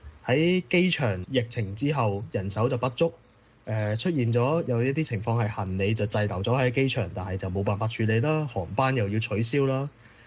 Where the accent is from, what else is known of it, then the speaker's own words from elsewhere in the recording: Hong Kong; 但係呢個可能因為我本身嚟自香港，咁啊對呢種天氣都有啲經驗。